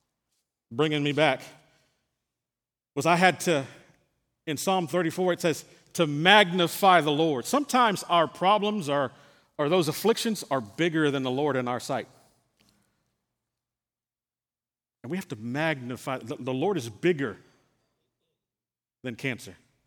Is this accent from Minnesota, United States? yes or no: no; San Antonio, Texas, United States; now in Conroe, United States; Hear me, I'm a boy from San Antonio. I didn't know nothing about Conroe, Texas. Wasn't looking for Conroe, Texas.